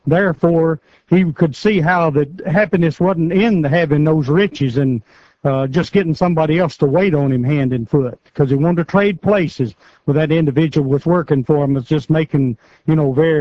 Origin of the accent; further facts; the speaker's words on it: Tennessee, United States; from Culloca, Tennessee